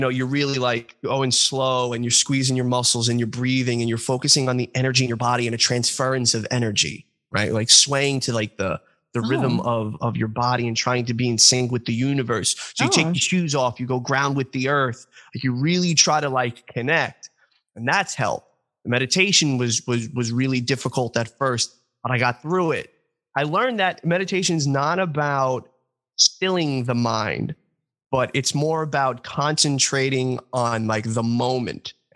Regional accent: New York, United States; accent: New York; I don't know with my New York accent.

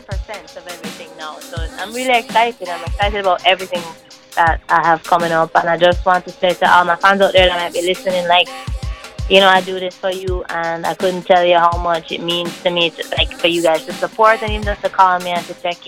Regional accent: Jamaica; So we're all from Jamaica, all Jamaican youth.

